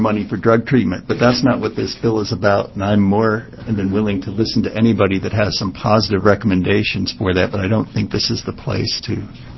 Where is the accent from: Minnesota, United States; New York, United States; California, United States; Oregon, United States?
Oregon, United States; Astoria; I'm from Astoria.